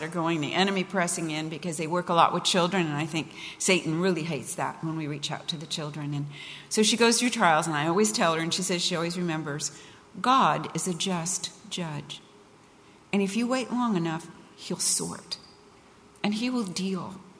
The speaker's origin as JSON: {"language": "English", "town": "Pasadena", "region": "California", "country": "United States", "tie": "born or raised there", "said": "And so they sent me 3,000 miles away. We grew up in Pasadena."}